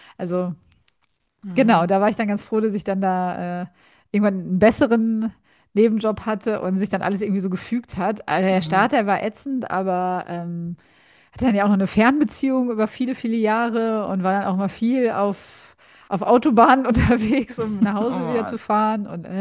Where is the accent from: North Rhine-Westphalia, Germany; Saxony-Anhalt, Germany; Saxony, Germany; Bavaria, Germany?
North Rhine-Westphalia, Germany; moved away as an adult; now in Berlin, Germany; Also ich komme ja da aus dem Ruhrgebiet und aus dem Rheinland und nach Berlin zu ziehen